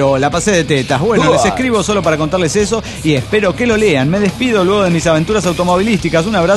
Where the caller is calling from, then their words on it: Buenos Aires, Argentina; de Buenos Aires, Argentina.